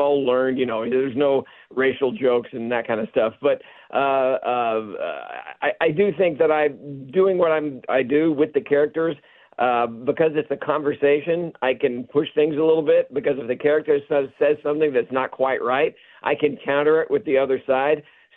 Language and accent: English; Dallas, Texas, United States; now in Los Angeles, United States; Well, I grew up in Texas and in Dallas